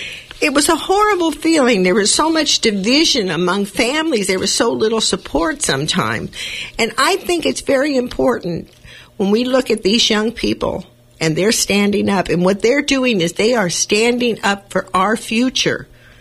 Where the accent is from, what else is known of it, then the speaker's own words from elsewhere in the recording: Los Angeles, California, United States; born there; I know I'm not Chicana, but I was born in East L.A.